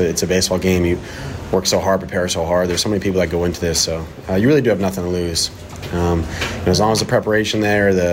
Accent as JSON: {"language": "English", "region": "New York", "country": "United States", "tie": "born or raised there", "said": "Yeah, listen, I'm a New York kid, obviously. You know, I grew up in New York Yankees, New York Mets, New York sports"}